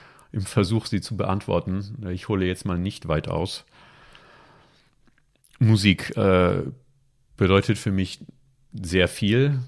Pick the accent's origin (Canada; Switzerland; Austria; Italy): Italy; German is a second language; now in Germany; Ich komme aus Italien, habe auch englische Wurzeln und wohne schon seit vielen Jahren in Deutschland.